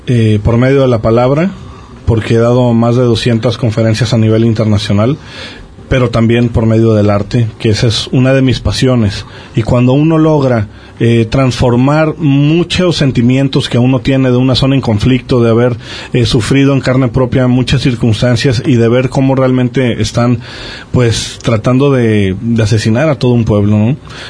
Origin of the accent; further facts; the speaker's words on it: Mexico; como mexicano que soy, orgulloso de mis raíces